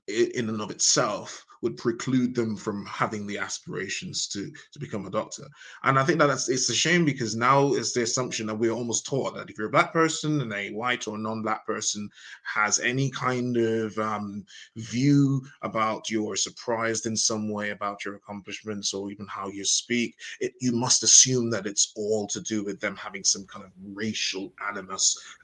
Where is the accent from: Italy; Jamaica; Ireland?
Jamaica; when we were children in Jamaica, I mean, growing up in Jamaica